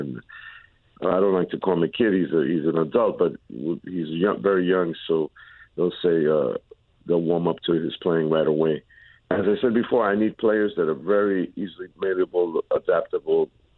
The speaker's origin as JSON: {"language": "English", "town": "New York City", "region": "New York", "country": "United States", "tie": "born or raised there", "said": "being a young Puerto Rican kid growing up in New York City."}